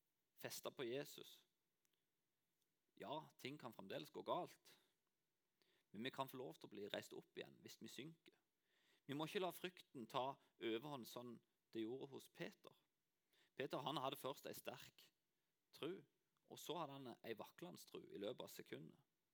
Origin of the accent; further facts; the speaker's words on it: Lyngdal, Agder, Norway; for jeg kommer jo fra Lyngdal, ja, samme det.